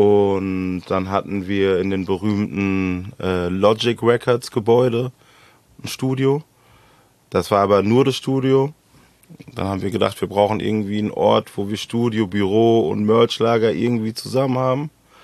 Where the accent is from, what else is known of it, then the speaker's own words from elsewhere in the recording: Frankfurt, Hesse, Germany; Frankfurt ist mein Leben, ist meine Heimat, ist mein Ein und Alles. Ich kann mir sehr, sehr, sehr, sehr schlecht vorstellen, hier nicht zu wohnen